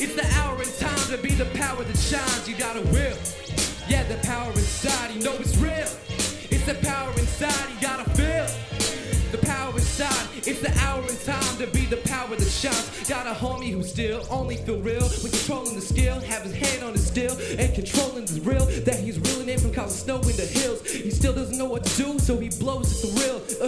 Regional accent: Philippines; It's ironic because I'm Filipino.

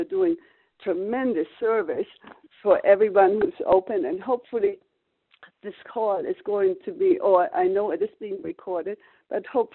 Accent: Germany; well, you can hear by my accent, I grew up in post-war Germany as refugees.

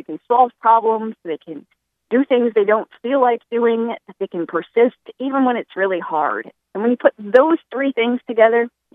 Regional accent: Maine, United States; I'm originally from Maine, and out in the country of Maine, we do things like you a snowmobile, you take stunts on your bike, you do a lot of outdoor activities without thinking twice

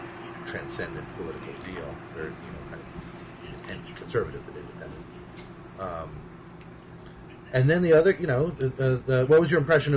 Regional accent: Connecticut, United States; I've always liked Chris Dodd, and I'm from Connecticut and all that.

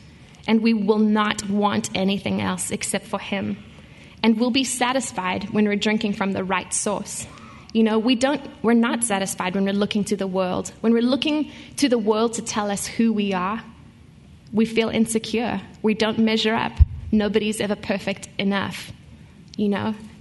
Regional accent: South Africa; now in Nashville, United States; I grew up in South Africa, and so the California-type weather is totally what I grew up with.

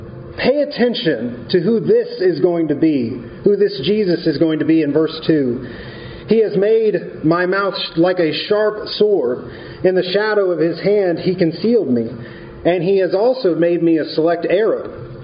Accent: Lubbock, Texas, United States; I mean, I'm from Lubbock.

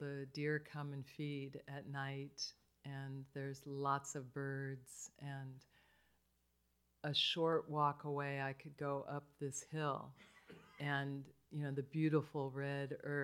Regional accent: Tucson, Arizona, United States; as Mir Bosch said, I'm from Tucson

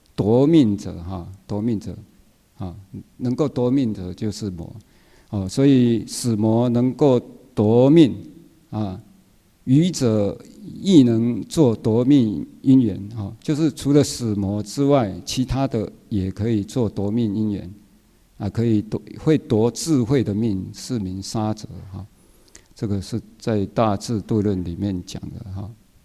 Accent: Taiwan; accent: Taiwanese Mandarin; 我说这个台湾国语啊，这个怕没有讲义，大家听不懂。

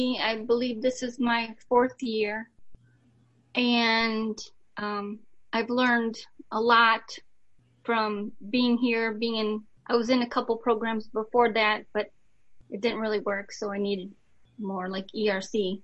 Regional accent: Illinois, United States; I'm from Illinois. Like, I'd say like the western suburbs of Chicago.

